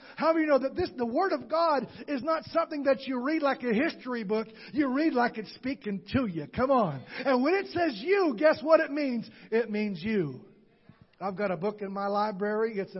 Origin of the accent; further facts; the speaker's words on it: Worthington, Minnesota, United States; In my hometown of Worthington, Minnesota